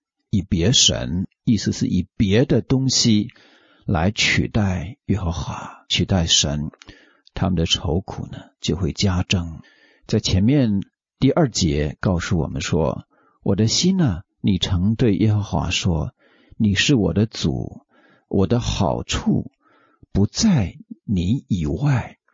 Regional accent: China; 我们中国人又说了一句话，说有子万事足。

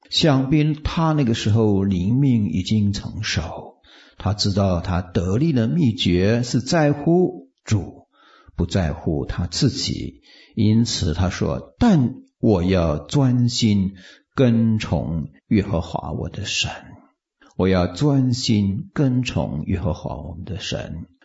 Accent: China; 我们中国人有一句话说，人穷则乎天

